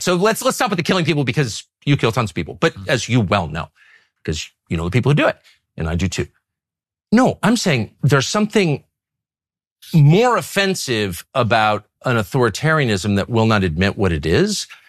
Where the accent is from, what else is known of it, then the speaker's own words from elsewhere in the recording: United States; I'm an American.